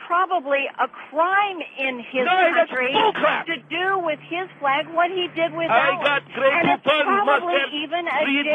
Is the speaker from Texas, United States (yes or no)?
yes; Spring, Texas, United States; I'm from Spring.